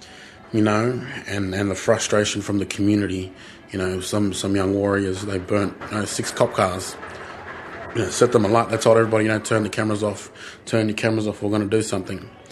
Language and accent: English; Sydney, New South Wales, Australia; born there; now in Brisbane, Australia; I was born in Sydney, but been a part of the Brisbane community since 1997. Very proud Brisbane Black.